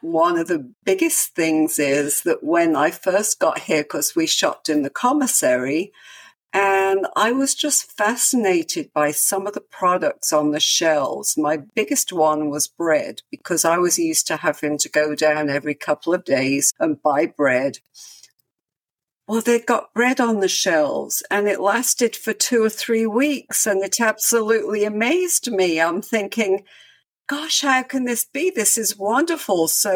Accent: England, United Kingdom; moved away; I'm originally from England

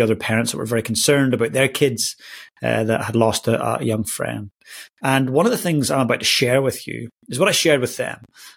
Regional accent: Northern Ireland, United Kingdom; growing up in Northern Ireland, I was a young, very passionate boy.

